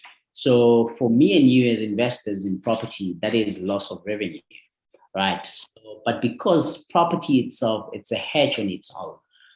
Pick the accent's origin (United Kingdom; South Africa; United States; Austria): South Africa; Tembisa, Gauteng; I grew up in Tembisa at a squatter camp called Emma de la Wofa, arguably the most poverty-stricken part of Tembisa. I was raised by a single parent.